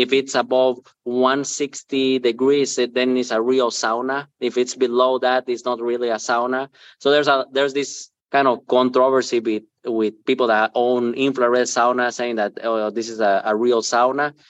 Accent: Guatemala; now in Minnesota, United States; I'm a Latin guy. I'm from Guatemala. I live in Minnesota.

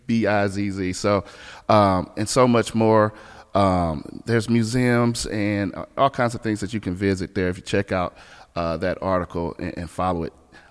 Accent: Beaumont, Texas, United States; I was born and raised here in Beaumont. Moved away. Went to the military. Moved away, and worked my way back home.

